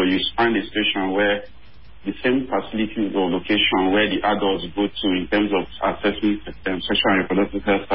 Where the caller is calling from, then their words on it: Abuja, Federal Capital Territory, Nigeria; I'm calling from Abuja.